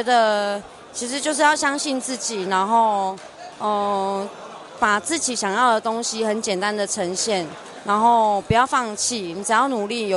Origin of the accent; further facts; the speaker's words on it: Taiwan; 我来自台湾尤拿